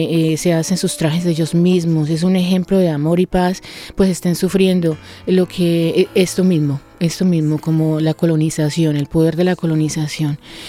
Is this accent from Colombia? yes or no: yes; Colombia; como colombiana y como mucha y como nuestro pueblo latinoamericano, Carlos, somos el resultado de varias culturas